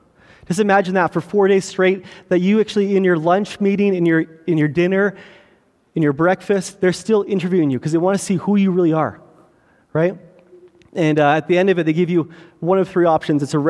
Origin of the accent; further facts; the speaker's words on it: Kelowna, British Columbia, Canada; also born or lived in Quesnel; I grew up in Kelowna, and I was born and raised in Kelowna. In grade 8, my mom decided she met a guy who worked at a pulp mill in Quesnel, right?